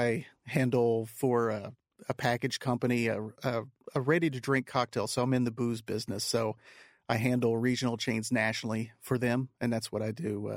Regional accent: Ireland; I'm Irish, I know how the conversations could go.

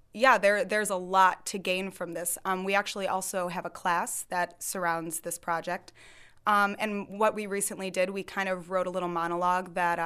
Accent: Grosse Pointe Woods, Michigan, United States; I'm from Grosse Pointe Woods, Michigan, right outside of Detroit.

